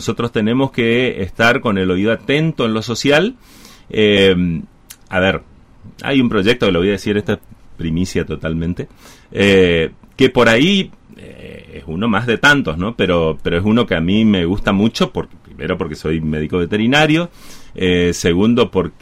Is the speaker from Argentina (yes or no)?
yes; Paso de los Libres, Corrientes, Argentina; el orgullo de ser libreño, el orgullo ese de que acá, si sea en Japón, vamos y decimos somos de Paso de los Libres, provincia Corrientes